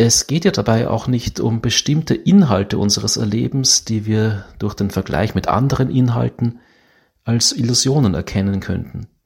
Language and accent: German; Graz, Styria, Austria; in meiner Heimatstadt Graz in Österreich